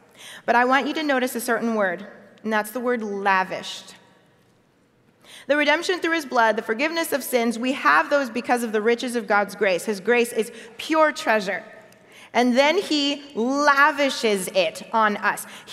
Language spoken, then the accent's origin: English; United States; born there; Now, I am Nigerian, I am Igbo. And one of the best presents my parents gave me was to have me be able to speak Igbo. They taught it to me. I'm first generation American, so I was born here in the States.